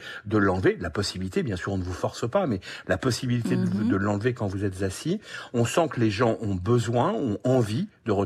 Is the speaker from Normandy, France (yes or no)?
yes; Normandy, France; et je suis normand